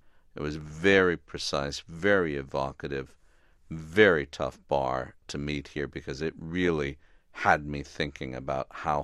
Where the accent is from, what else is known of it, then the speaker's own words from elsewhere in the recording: Miami, Florida, United States; I grew up in Miami. I went to Belen Jesuit.